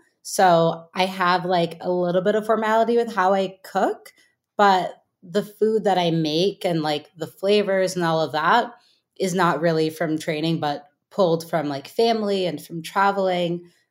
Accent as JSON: {"language": "English", "region": "California", "country": "United States", "tie": "born or raised there", "said": "I grew up in the Bay, and there was a cooking camp."}